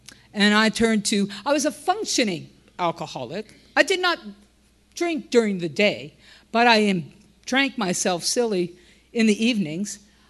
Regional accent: Brooklyn, New York, United States; I'm from Brooklyn, if you can't tell.

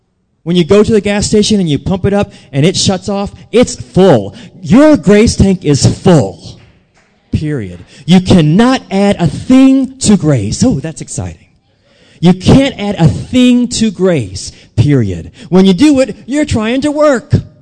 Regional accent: New Orleans, Louisiana, United States; I kind of did because I'm from New Orleans and everybody was Catholic. So all my family's Catholic.

